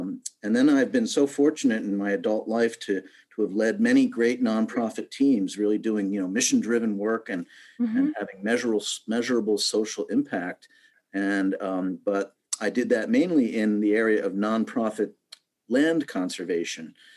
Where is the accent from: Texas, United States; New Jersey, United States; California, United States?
New Jersey, United States; Morristown; when I was born in Morristown, New Jersey, many, many years ago, which is, of course, the home of the Seeing Eye. And I grew up not far from here in northern New Jersey.